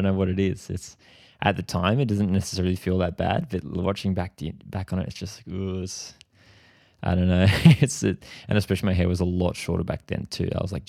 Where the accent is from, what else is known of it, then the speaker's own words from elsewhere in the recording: Australia; I'm an Australian indie pop artist